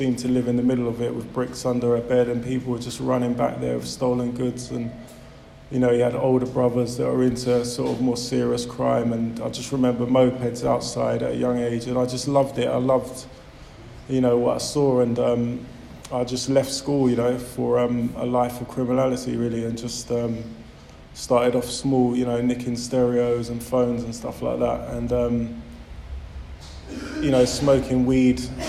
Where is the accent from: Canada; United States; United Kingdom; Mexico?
United Kingdom; London; I grew up in West London, Shepherd's Bush. I grew up with my mum